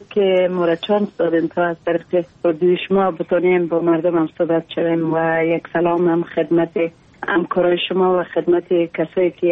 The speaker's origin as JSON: {"language": "Persian", "country": "Afghanistan", "said": "نیاز است که زن افغانستان در علمی شرایط کار بکنن با وجودی که محدودیت ها بسیار زیاد در ولایت ما وجود داره. با اونم زنها فعال هستن کار میکنن و من یکی از جمله زنهایی هستم که میخوایم بر جامعه خود کار بکنم"}